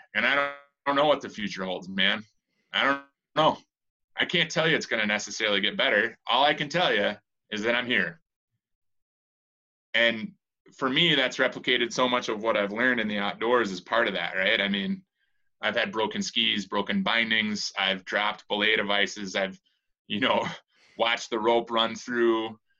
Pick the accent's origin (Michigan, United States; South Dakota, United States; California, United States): South Dakota, United States; The last two after that will be Bosnia and then South Dakota, because I grew up in South Dakota